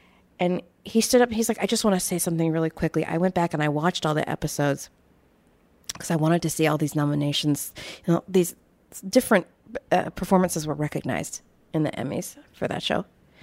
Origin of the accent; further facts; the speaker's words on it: Jacksonville, Illinois, United States; Middle of nowhere, Illinois. Jacksonville, Illinois.